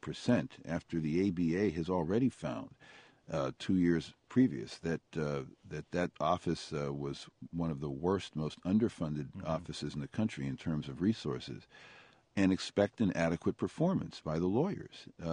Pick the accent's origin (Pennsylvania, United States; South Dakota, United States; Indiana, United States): Pennsylvania, United States; in my home state of Pennsylvania against my home county of Allegheny